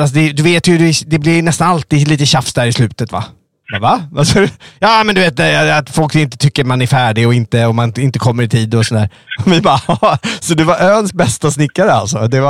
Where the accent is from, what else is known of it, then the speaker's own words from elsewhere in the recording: Stockholm, Stockholm County, Sweden; ja men det är väl minst jag kan göra som stockholmare.